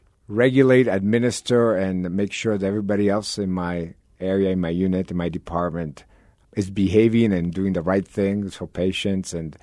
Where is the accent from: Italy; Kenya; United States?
Italy; Northeast Italy; Yeah, I grew up in Italy, in the northeast part of Italy, and science always fascinated me.